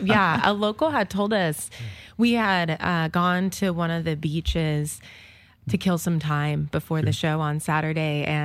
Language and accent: English; San Jose, California, United States; I was born in San Jose and I lived there till I was 13.